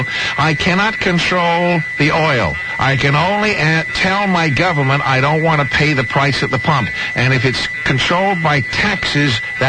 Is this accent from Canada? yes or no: yes; Canada; As a Canadian, I won't win.